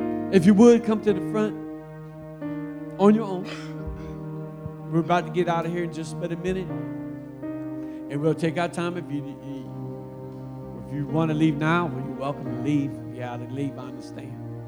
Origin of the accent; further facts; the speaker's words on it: Louisiana, United States; I'm from Louisiana. I have my immediate family here. I got to run a long ways to get my mama a hug. About 700 plus miles to get my mama to hug me.